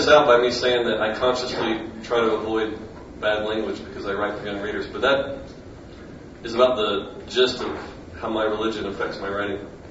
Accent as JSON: {"language": "English", "town": "Atlanta", "region": "Georgia", "country": "United States", "tie": "born or raised there", "said": "I was born and raised in Atlanta, and I never met all these psycho people who can't read fantasy books."}